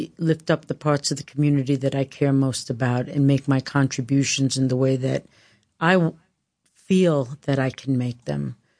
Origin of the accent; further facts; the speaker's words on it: Queens, New York, United States; Growing up in Queens, Richmond Hill, Queens, going to Jamaica schools, you know, Queens is very diverse.